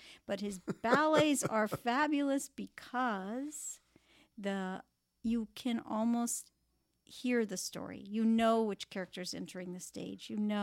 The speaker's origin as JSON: {"language": "English", "town": "Palm Beach", "region": "Florida", "country": "United States", "tie": "born or raised there", "said": "Because this is my hometown."}